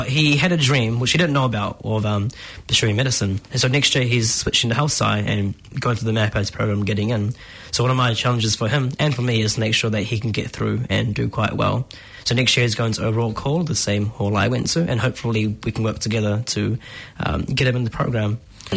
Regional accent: Whangarei, Northland, New Zealand; also born or lived in Christchurch, New Zealand; I was raised in Whangarei, but let's go back a little bit because that's kind of a lie. I was actually born in Christchurch.

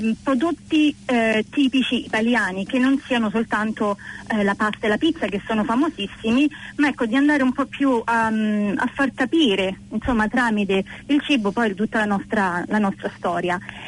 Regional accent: Rome, Lazio, Italy; io sono romana

